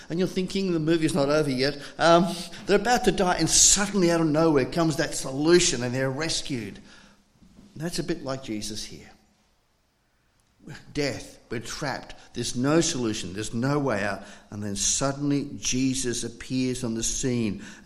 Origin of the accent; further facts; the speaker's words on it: Scotland, United Kingdom; born there; I was born in Scotland. I've been back a few times to talk to the family.